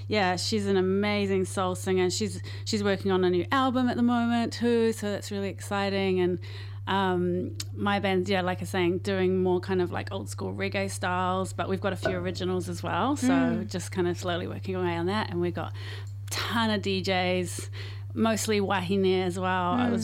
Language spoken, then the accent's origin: English; New Zealand; And I'm part Jamaican too, so this is really like I said, a real passionate project for me, connecting to my roots as well. My mum's English Jamaican, my dad's Canadian, but I grew up as a Kiwi, and this is how I connect to that ancestry as well.